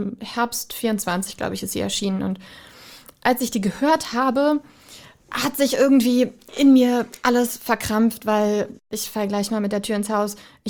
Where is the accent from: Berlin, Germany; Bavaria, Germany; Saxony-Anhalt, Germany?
Berlin, Germany; Ja, ich bin geborene Berlinerin.